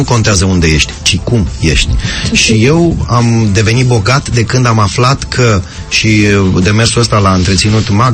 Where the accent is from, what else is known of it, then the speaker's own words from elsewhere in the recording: Romania; eu ca român, trăiesc